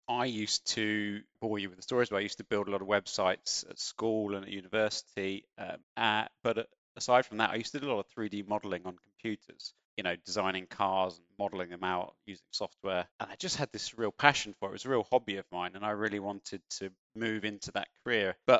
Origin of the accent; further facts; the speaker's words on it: East of England, United Kingdom; I was brought up just outside in the home counties out in Hertfordshire. You know, growing up in Hertfordshire